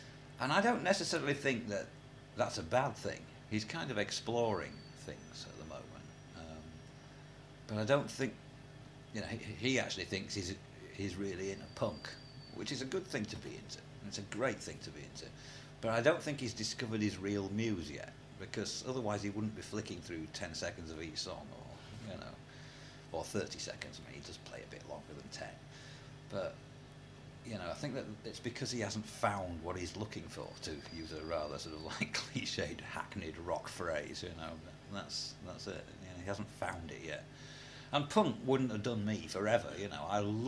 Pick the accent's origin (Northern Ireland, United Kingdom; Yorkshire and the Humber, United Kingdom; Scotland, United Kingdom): Yorkshire and the Humber, United Kingdom; I'm a Yorkshireman and I'm a Wharfdale person.